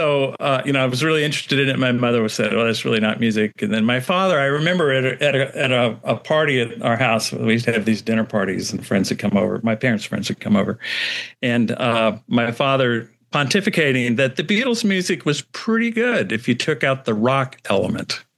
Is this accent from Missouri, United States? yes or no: yes; Missouri, United States; I am an American. Grew up here. I'm a Midwesterner. I'm from Missouri. And that's how I pronounce it. Not like everybody else. Everybody else is wrong. But I'm from Missouri.